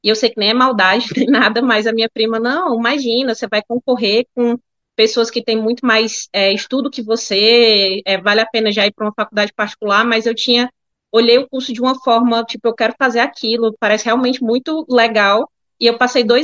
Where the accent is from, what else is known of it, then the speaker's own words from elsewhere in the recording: Limoeiro do Norte, Ceará, Brazil; also born or lived in Fortaleza; now in São Paulo, Brazil; eu vim um pouquinho mais do interior, né? Eu sou de Limoeiro do Norte, é do interior do Ceará. Eu acabei voltando para Fortaleza por ser a capital, né? Mas eu saí do interior mesmo e fui para São Paulo